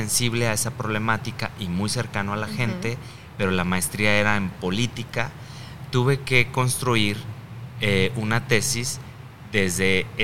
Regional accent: Jalisco, Mexico; Yo no me considero ni siquiera tapatío, aunque nací aquí y crecí en el pueblo.

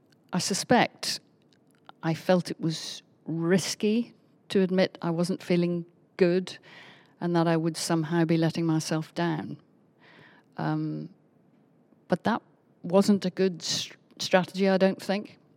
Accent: Northern Ireland, United Kingdom; now in London, United Kingdom; I'm not a Londoner by background. I'm from Northern Ireland, and I'm quite proud of my cultural background, although I don't get many opportunities to go home, as I still call it. I actually haven't lived there for 40 years

